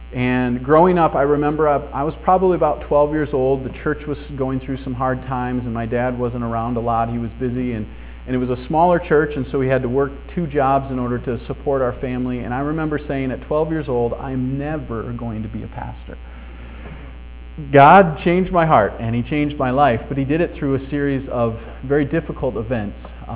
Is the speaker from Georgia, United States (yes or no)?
no; Michigan, United States; I like sports, which, by the way, I'm from Michigan, which is a good weekend to be here.